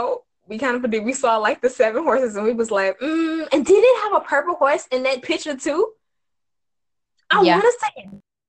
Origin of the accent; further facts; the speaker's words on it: Texas, United States; Because I'm from Texas and I'm for real down with that Yeehaw culture.